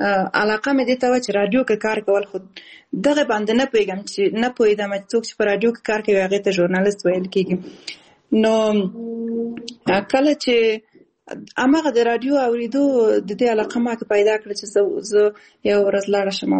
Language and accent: Pashto; Khost, Afghanistan; also born or lived in Balkh / Kabul / Kunduz